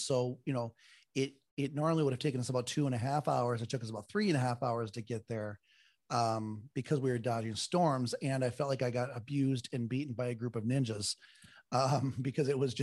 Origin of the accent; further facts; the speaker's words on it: Minneapolis, Minnesota, United States; when I was a kid, growing up in Minneapolis, Minnesota area, we grew up very poor.